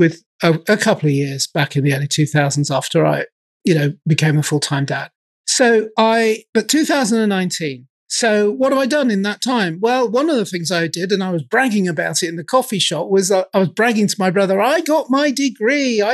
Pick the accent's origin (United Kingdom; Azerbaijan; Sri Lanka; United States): United Kingdom; England; I'm obviously English